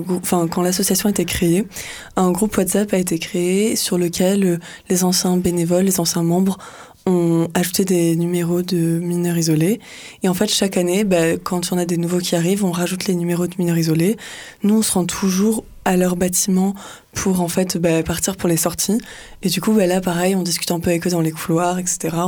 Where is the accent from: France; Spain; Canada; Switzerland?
France; Toulouse, Occitanie; Je trouve ça vraiment important, en tant que Toulousaine et heureuse de l'être